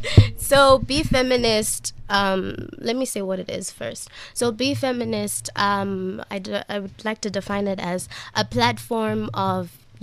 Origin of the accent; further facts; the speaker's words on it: Port Elizabeth, Eastern Cape, South Africa; also born or lived in Mthatha; now in Johannesburg, South Africa; And I grew up in Port Elizabeth. I came to Johannesburg about 5 years ago.